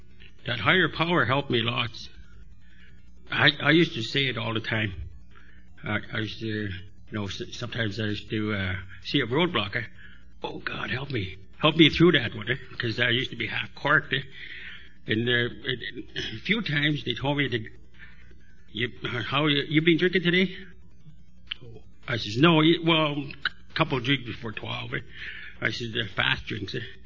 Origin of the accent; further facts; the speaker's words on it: Thessalon, Ontario, Canada; And I'm from Thessalon. And I was born in Thessalon.